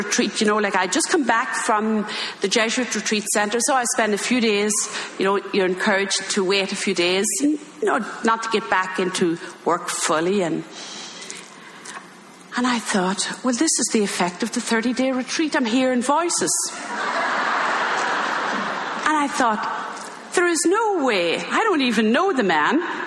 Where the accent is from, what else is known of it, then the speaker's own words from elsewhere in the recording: Ireland; now in United States; even though I'm in America 40 years, but I'm still Irish.